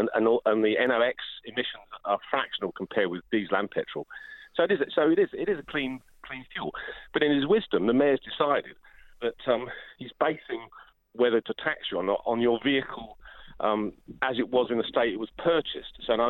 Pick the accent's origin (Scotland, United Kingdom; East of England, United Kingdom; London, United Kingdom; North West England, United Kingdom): London, United Kingdom; I'm a Londoner, and London has got very tricky.